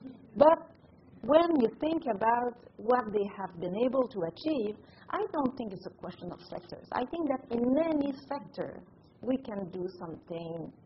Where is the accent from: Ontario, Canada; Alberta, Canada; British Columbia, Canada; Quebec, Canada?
Quebec, Canada; I'm very proud of being Canadian, being a Quebecer